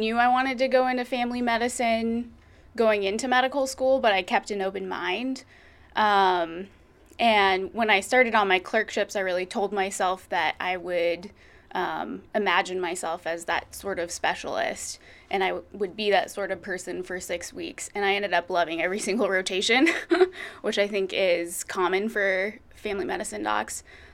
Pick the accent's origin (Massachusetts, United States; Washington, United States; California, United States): Washington, United States; Spokane; I'm originally from Spokane. I grew up in the Green Bluff area. I'm a little more rural, fun place to grow up.